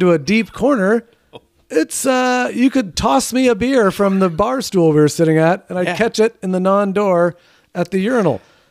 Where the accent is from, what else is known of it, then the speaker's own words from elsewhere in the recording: El Paso, Texas, United States; I remember this growing up in El Paso.